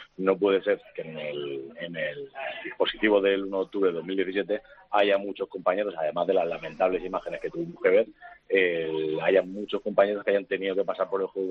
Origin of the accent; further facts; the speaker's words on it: Catalonia, Spain; yo soy catalán y a mí me encanta mi tierra, me encanta Cataluña